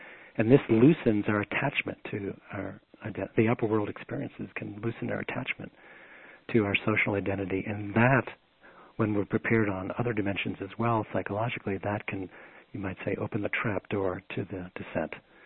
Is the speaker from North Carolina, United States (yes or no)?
no; Boston, Massachusetts, United States; I grew up in Boston. There was a lot of rainy days